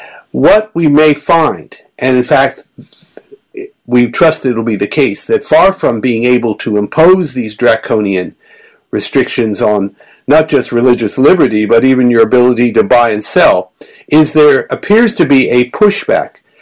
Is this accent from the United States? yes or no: no; Melbourne, Victoria, Australia; Yes, I'm there, and hello to Soren, and hello to Melbourne, my hometown.